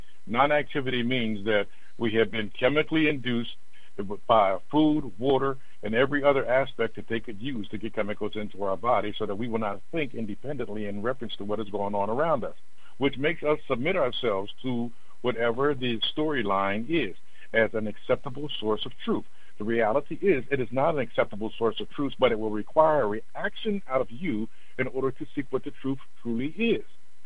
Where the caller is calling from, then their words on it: Pennsylvania, United States; I'm calling from Pennsylvania.